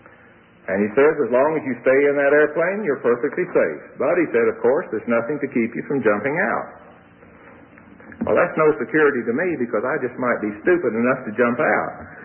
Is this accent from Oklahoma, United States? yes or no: yes; Tulsa, Oklahoma, United States; One time I was visiting a certain revival meeting in Tulsa, my hometown.